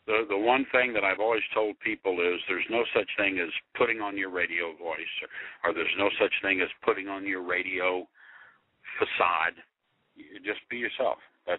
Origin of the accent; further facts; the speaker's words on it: Indianapolis, Indiana, United States; I grew up in Indianapolis or west of Indianapolis and worked in Plainfield and Lebanon and some different places.